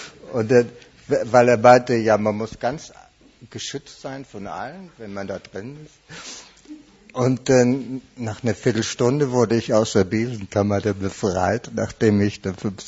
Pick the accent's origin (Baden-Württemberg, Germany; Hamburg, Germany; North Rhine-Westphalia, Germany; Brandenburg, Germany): Hamburg, Germany; Ich war Versicherungskaufmann im Deutschen Ring in Hamburg. Also ich war ein richtiger Hamburger